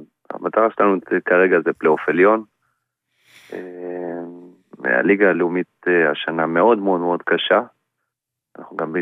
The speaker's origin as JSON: {"language": "Hebrew", "town": "Rishon LeZion", "region": "Central District", "country": "Israel", "tie": "born or raised there", "said": "אני גדלתי בראשון לציון"}